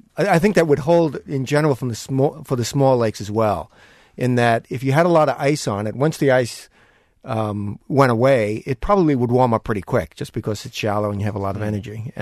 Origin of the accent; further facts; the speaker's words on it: Brentwood, New York, United States; Oh, hey, I'm from Brentwood.